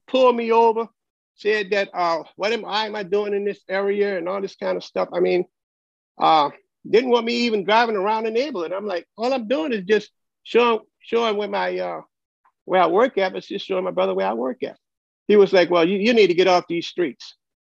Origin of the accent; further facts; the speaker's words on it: New Orleans, Louisiana, United States; I grew up in the Crescent City, which is New Orleans, Louisiana. They call it a crescent because the way it's shaped. It's shaped like a crescent.